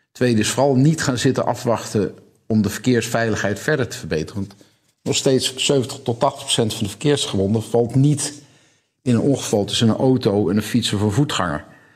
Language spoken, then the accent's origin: Dutch; Amsterdam, North Holland, Netherlands; Ja, maar ik ken mijn Amsterdammers. Ik ben zelf Amsterdammer.